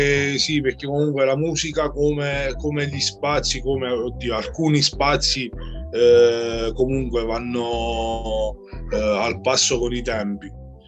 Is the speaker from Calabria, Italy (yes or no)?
no; Lanciano, Abruzzo, Italy; gruppo rap militante abruzzese, veniamo da Lanciano